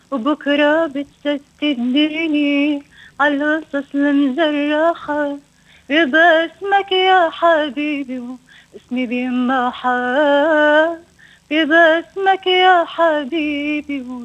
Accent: Sweden; now in Australia; So أنا عمري 25 سنة، ولدت ونشأت بالسويد

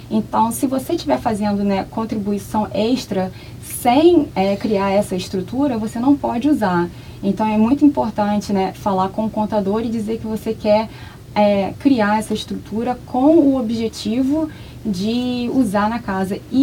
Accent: Niterói, Rio de Janeiro, Brazil; now in Australia; Eu vim para cá em 2013, em outubro. Então tem pouco mais de 5 anos. Eu sou do Rio de Janeiro, né, de Niterói.

